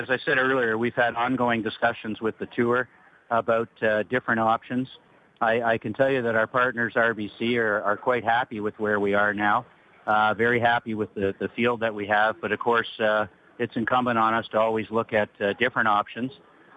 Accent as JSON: {"language": "English", "country": "Canada", "said": "I'm a Canadian golf fan as well"}